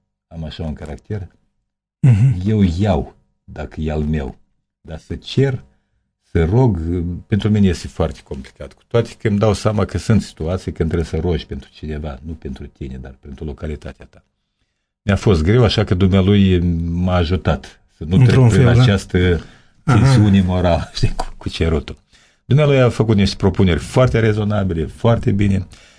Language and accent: Romanian; Moldova; also born or lived in Russia